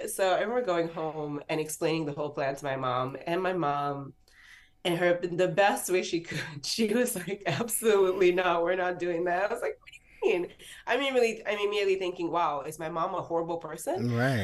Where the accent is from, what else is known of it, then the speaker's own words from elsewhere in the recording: Kano, Nigeria; also born or lived in Borno State; the first 8, 9 years of my life were in Kano State, which is, you're familiar with Nigerian geography. It is north proper. I was born in Borno State, which is even more north of Kano, if that's possible.